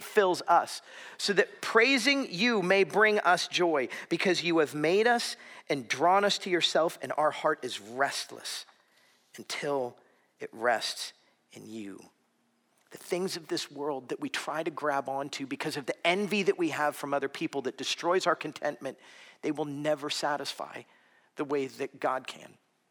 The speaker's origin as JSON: {"language": "English", "region": "Florida", "country": "United States", "tie": "born or raised there", "said": "When I was growing up in South Florida, my family, we attended a very formal, traditional Presbyterian church."}